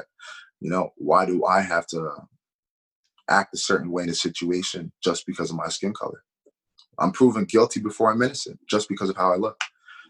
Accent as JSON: {"language": "English", "country": "Canada", "said": "And obviously I knew it was because I'm Canadian."}